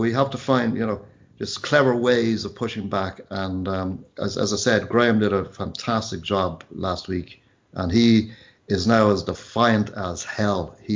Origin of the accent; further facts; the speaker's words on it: Zambia; born there; I was born in Africa. I was born in Zambia. So I have a bit of a, you know, I like to see what's going on in Africa, you know. I kind of, you know, because I suppose I was born there, I feel I have an affinity for the place